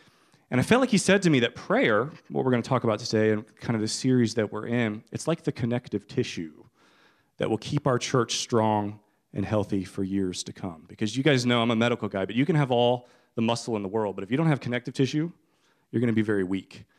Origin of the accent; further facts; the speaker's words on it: Kentucky, United States; Like I said, I'm from Kentucky, and we've been here about 7 years. And this is our home now.